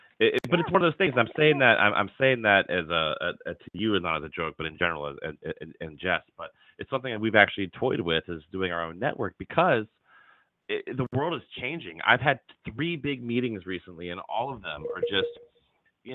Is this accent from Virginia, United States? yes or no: yes; Virginia, United States; I grew up down south. I grew up down south in Virginia, and all my people yell at the TV